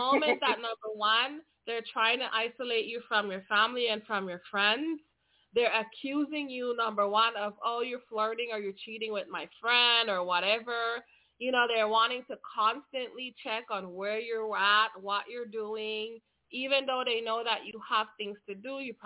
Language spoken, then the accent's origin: English; Belize; now in United States; And I think that, you know, I think even though I'm from Belize, I know that even being in the United States